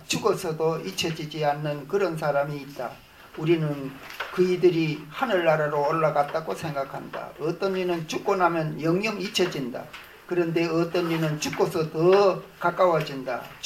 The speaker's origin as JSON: {"language": "Korean", "region": "Gyeongsang", "country": "South Korea", "lives_now": "Jinan, South Korea", "said": "나는 원래 경상도 사람인데 전라북도 진안에 가가지고 지금 3년째 이제 지금 보내고 있는데"}